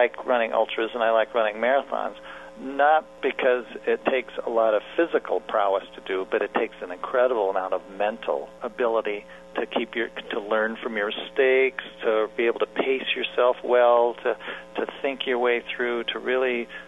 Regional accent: Colorado, United States; I grew up in Colorado and, you know, went all through the public school system.

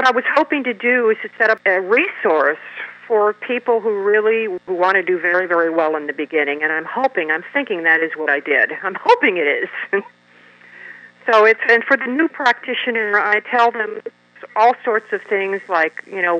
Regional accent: Massachusetts, United States; I'm from Western Massachusetts originally in kind of a rural area.

